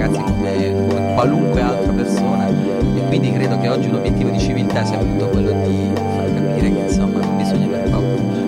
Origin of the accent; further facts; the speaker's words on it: Apulia, Italy; now in Trento, Italy; Ho 27 anni e vivo a Trento ormai da tanto tempo. Sono un trentino doc, sono un pugliese trapiantato a Trento.